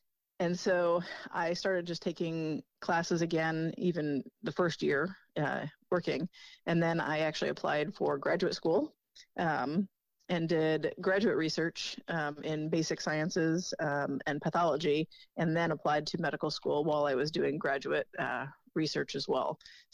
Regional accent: Michigan, United States; I grew up in Michigan. Everybody in Michigan, not everybody, but a very large majority of people work for one of the auto industries.

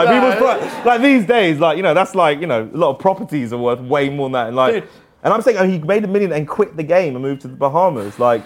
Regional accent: Hounslow, London, United Kingdom; I'm from Hounslow, so we got some of the best skunk in the world.

